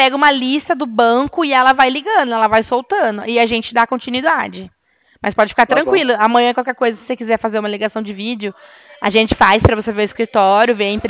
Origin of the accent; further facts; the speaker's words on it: Rio Claro, São Paulo, Brazil; A gente é da PoupaCred, aqui de Rio Claro.